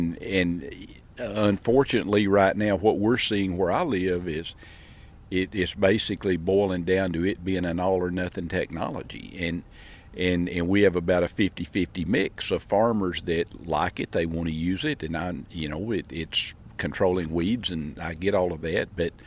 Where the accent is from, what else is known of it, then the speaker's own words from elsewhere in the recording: Arkansas, United States; I'm from Arkansas.